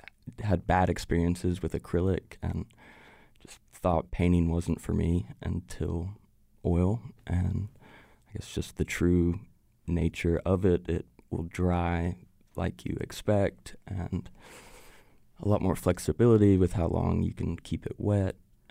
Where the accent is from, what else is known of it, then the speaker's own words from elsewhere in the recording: Waco, Texas, United States; I'm born and raised in Waco, actually seventh generation Wacoan on my mom's side. Been here a long time and immediately thought I would leave.